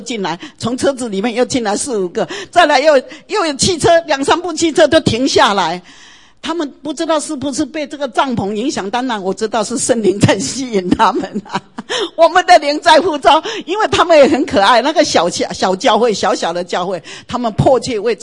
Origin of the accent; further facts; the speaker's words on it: Taiwan; now in United States; 我说我是从台湾移民到美国，我是带个观音菩萨土地公什么姊妹道去的哈。但是当我认识耶稣基督是真神的时候